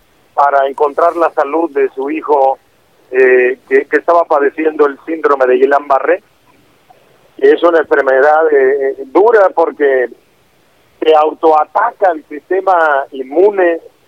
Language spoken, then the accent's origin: Spanish; Mexico; somos mexicanos.